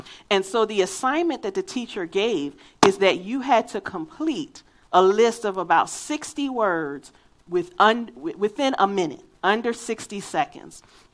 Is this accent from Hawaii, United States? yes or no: no; Philadelphia, Pennsylvania, United States; accent: Philadelphia; And I'm from Philadelphia, so I have a Philadelphia accent at times. I've lived down here for 20 years, so it has decreased a great deal.